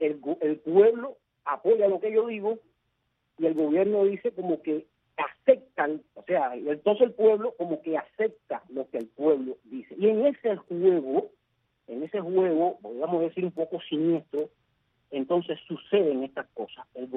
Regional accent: Cuba; somos nosotros los cubanos

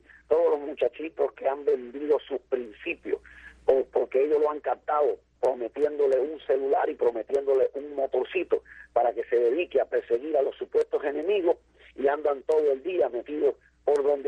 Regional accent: Cuba; yo estoy hablando como un cubano ingenuo, como un cubano que todavía cree que puede haber una solución para su país

